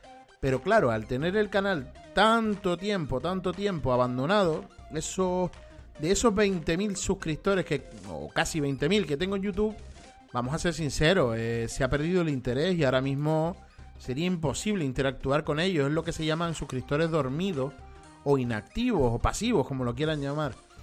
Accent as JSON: {"language": "Spanish", "country": "Spain", "said": "yo sé que yo soy español, soy de aquí de España"}